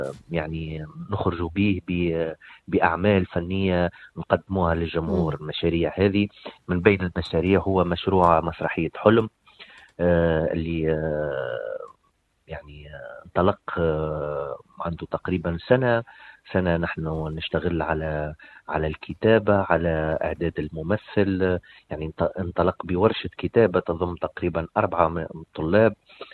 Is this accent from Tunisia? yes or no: yes; Tunisia; now in United Arab Emirates; وفي إطار التعاون الدولي انتقلت من تونس إلى وزارة التربية والتعليم الإماراتية. عندي تقريبا 5 سنوات موجود لنا في الوزارة،